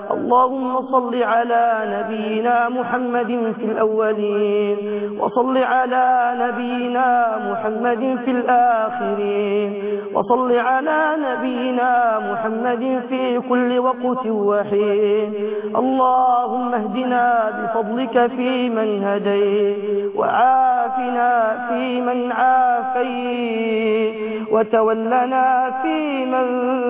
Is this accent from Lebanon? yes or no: no; Egypt